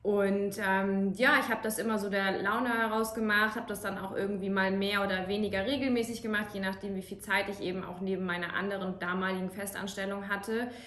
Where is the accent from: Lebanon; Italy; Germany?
Germany; Kiel, Schleswig-Holstein; born there; now in Munich, Germany; ich bin noch 29 und ich bin seit 7 Jahren in München. Ich bin in Kiel geboren